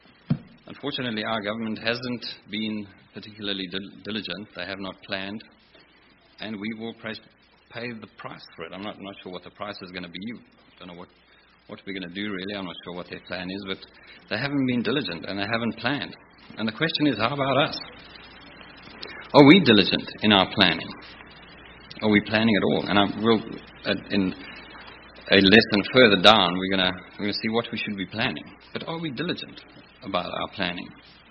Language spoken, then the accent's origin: English; Cape Town, Western Cape, South Africa; now in Franschhoek, South Africa; we're from Cape Town, but we're actually in a little town about 90 kilometers out of Cape Town. It's called Franschhoek.